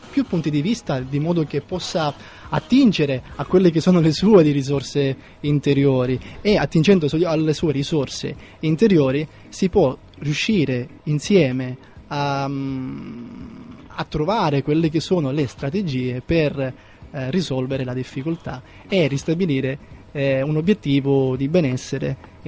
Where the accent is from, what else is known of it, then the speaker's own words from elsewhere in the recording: Sicily, Italy; Poi da Roma mi sono spostato a Milano, mi sono tornato comunque in Sicilia, perché non so se si è capito dall'inflessione della mia voce, ecco, non sono lombardo